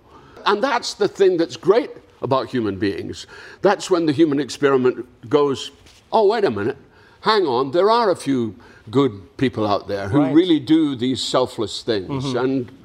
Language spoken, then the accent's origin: English; Dundee, Scotland, United Kingdom; I was back in my hometown of Dundee in Scotland